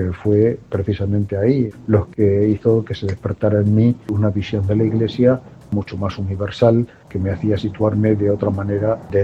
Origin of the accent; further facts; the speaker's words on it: Almadén, Castilla-La Mancha, Spain; also born or lived in Zambia; soy natural de Almadén y fui ordenado en Ciudad Real en 1986.